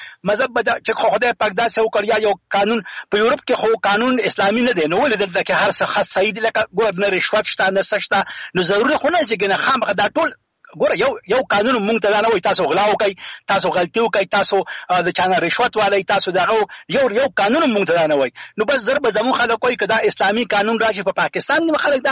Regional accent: Afghanistan; خو زه افغان یم

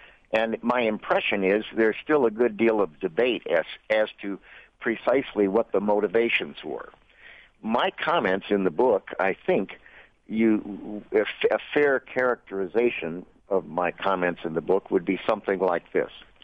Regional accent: Chicago, Illinois, United States; I know that in the United States, we had in my hometown of Chicago and other cities like Detroit and Pittsburgh a great many people from Eastern Europe

